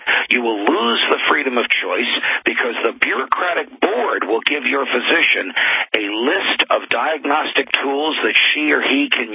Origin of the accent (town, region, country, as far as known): New Jersey, United States